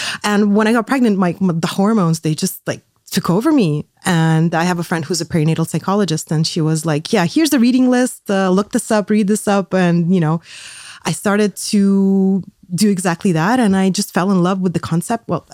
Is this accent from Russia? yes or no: yes; Moscow, Russia; English is a second language; now in Luxembourg; I'm originally from Moscow